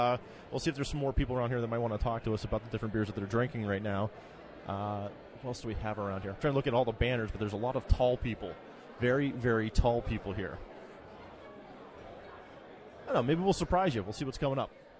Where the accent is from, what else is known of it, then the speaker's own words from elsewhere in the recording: Pittsburgh, Pennsylvania, United States; Now, how big of a scene is there for craft beer in Erie? Because we're from Pittsburgh.